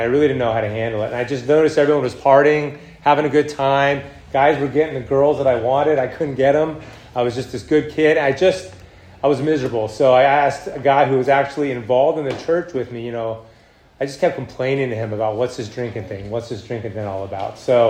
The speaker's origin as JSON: {"language": "English", "town": "Lompoc", "region": "California", "country": "United States", "tie": "born or raised there", "also_born_or_lived": "Orange County", "said": "I came up to the Central Coast. I grew up in Lompoc actually."}